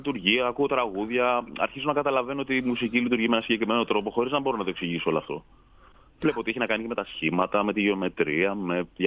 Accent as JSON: {"language": "Greek", "town": "Koroni", "region": "Peloponnese", "country": "Greece", "tie": "born or raised there", "also_born_or_lived": "Australia", "said": "Ναι, ναι. Και τελειώνοντας το σχολείο στην Κορώνη, ναι."}